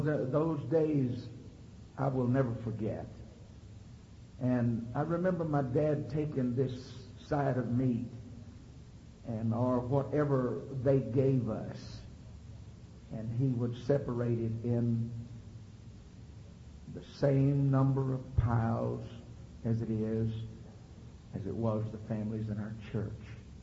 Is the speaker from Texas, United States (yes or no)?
yes; Houston, Texas, United States; And I remember growing up in Houston, and there was no air conditioning at our house.